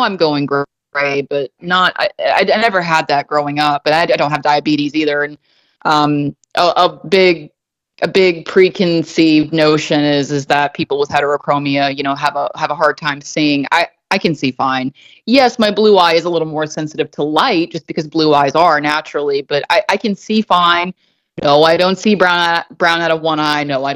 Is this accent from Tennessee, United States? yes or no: yes; Nashville, Tennessee, United States; moved away as an adult; also born or lived in Boca Raton, Florida; I lived in South Florida for the past 15 years. I'm from here. I'm from Nashville, but I moved to Florida when I was 18, and I lived in Boca del Rey, that area.